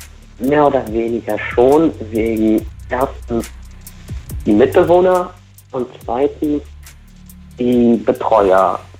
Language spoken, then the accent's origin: German; Portugal; German is a second language; now in Germany; ich komme herkömmlich nicht aus Deutschland. Ich komme aus Portugal. Ich bin seit 4 Jahren hier, aber habe mich gut angewöhnt.